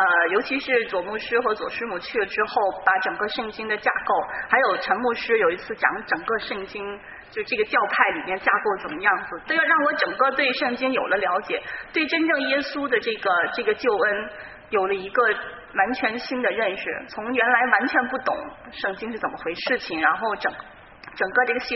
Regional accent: Beijing, China; now in Bay Area, United States; 那我也是从大陆来的，从北京来的。那在湾区就是前后加起来也住了有11年的时间。

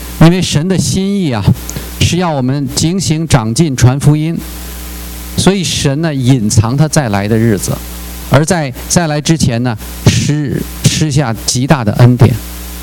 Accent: China; 我们中国人就是说，古今将相在何方，荒冢一堆草没了啊！

